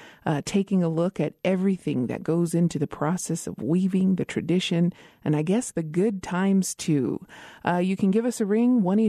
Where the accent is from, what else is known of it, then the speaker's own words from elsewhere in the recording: Isleta Pueblo, New Mexico, United States; from Isla de Pueblo